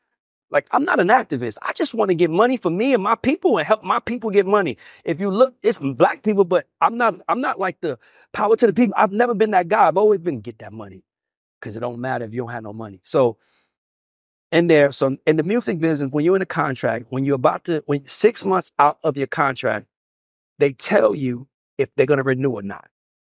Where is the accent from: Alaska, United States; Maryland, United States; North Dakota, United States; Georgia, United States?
Georgia, United States; Atlanta; I'm from Atlanta. I mean, nigga, I'm free.